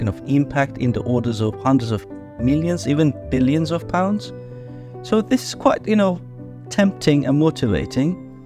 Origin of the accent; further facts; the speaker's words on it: Turkey; English is a second language; I'm originally from Turkey.